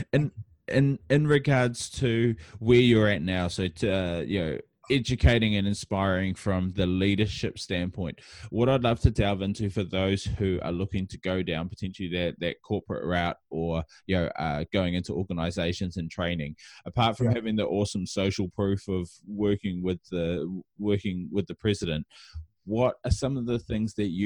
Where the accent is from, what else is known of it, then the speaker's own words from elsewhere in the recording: New Zealand; now in Australia; I mean, I come from New Zealand and live in Australia